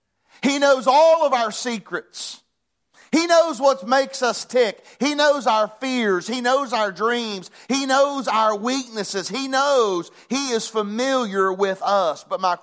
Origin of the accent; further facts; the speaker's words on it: Hinton, United States; moved away; Just like Hinton is my hometown. I know the people in Hinton, and a lot of the people, of course, back then, I don't know as many now. I've been gone for about 20 years